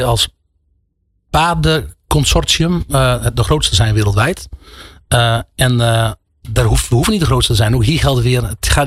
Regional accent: Groningen, Netherlands; Opgegroeid in Oost-Groningen, studeren in Gent in België. Dat was al een cultuurshock.

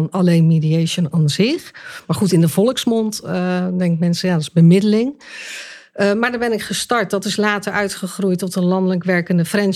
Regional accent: South Holland, Netherlands; Ik kom onder de rook van Rotterdam.

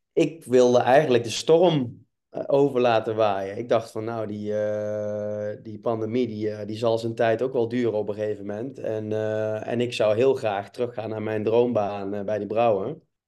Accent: Nijmegen, Gelderland, Netherlands; Ik kom ook uit Nijmegen oorspronkelijk.

